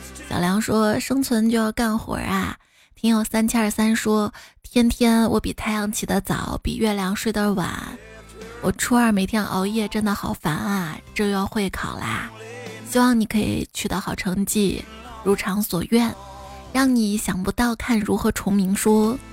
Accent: Northeast China, China; 我是标准的东北人，父母也在东北，我很大概率不会去广州定居

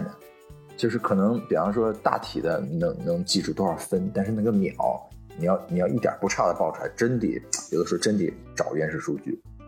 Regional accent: Jinan, Shandong, China; 因为我家是山东人，山东济南离泰山特别近，基本上每个暑假五一十一啊上学的时候每年都会去一次

